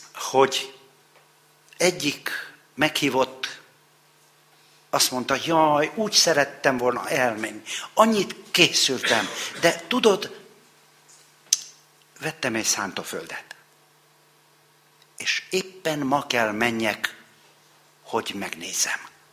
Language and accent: Hungarian; Târgu Mureș, Mureș County, Romania; Én Marosvásárhelyen nőttem fel